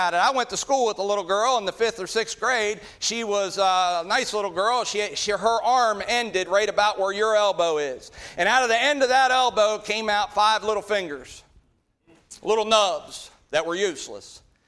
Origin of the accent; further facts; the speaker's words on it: Brogue, Pennsylvania, United States; I am from Brogue, Pennsylvania. They call it the Brogue. It's called the Brogue. I don't know why, but that's what they call it. We're about 45 minutes south of Hershey, Pennsylvania, where the chocolate's made. We're right on the Maryland line.